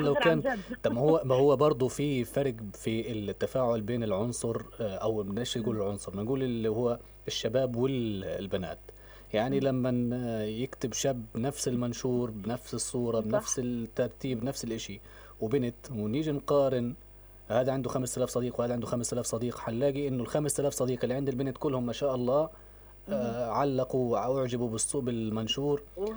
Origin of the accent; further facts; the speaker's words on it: Gaza Strip, Palestine; اللي بقدمها بعض النماذج عندنا في غزة اللي هي يعني ماسخة على الآخر